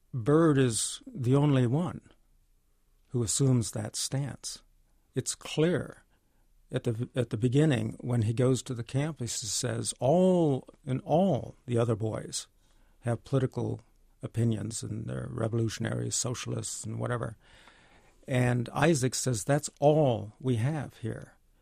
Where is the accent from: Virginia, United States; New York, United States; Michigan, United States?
Michigan, United States; Well, I grew up in Michigan.